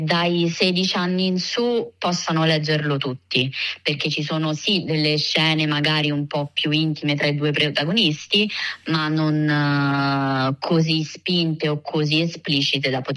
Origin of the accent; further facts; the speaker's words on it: L'Aquila, Abruzzo, Italy; sono nata all'Aquila, ci ho vissuto fino ai miei 28 anni, quando poi mi sono trasferita a Roma, dove ho vissuto per altri 8 anni e praticamente all'inizio di quest'anno mi sono ritrasferita all'Aquila, quindi da poco ho fatto il cambio di residenza.